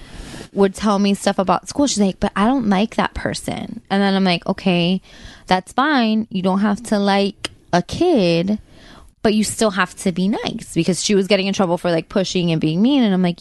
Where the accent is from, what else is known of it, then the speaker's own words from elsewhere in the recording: Kendall, Florida, United States; I'm 32. I grew up in South Kendall.